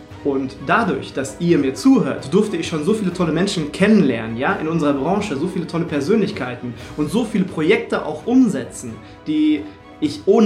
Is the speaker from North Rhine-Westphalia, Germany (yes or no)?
yes; Cologne, North Rhine-Westphalia, Germany; hey, wir kommen beide aus Köln.